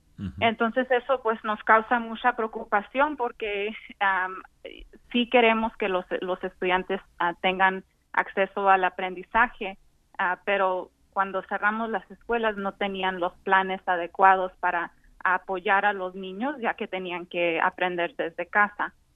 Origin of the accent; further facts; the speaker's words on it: Yuma, Arizona, United States; y yo me crié en Yuma, Arizona.